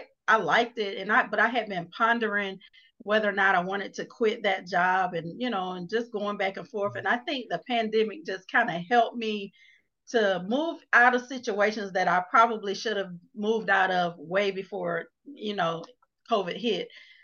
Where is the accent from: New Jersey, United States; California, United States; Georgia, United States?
Georgia, United States; Atlanta; I am your life transformation coach. I'm from Atlanta, Georgia, and I just appreciate Ms. Kim inviting me on her show.